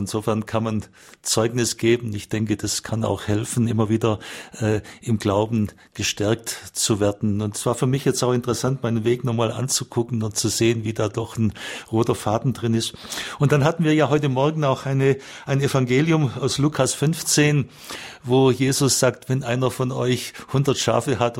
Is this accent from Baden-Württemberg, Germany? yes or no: yes; Ulm, Baden-Württemberg, Germany; born there; Also ich bin 1958 in Ulm an der Donau geboren. Sie haben schon gesagt, ich bin in einer evangelischen Familie geboren und evangelisch getauft worden.